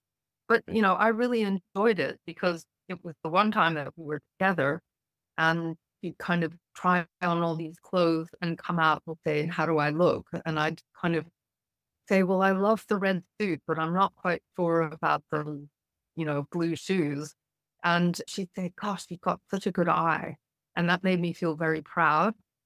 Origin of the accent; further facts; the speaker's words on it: New York, United States; I set the whole thing in England, whereas I grew up in New York, actually.